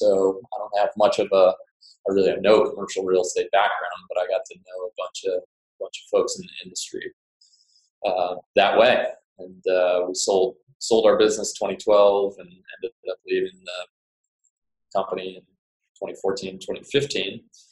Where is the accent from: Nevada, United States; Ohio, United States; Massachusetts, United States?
Massachusetts, United States; So I hail from the Massachusetts area. Obviously, HQO is headquartered in Boston, so I've spent most of my years in Massachusetts.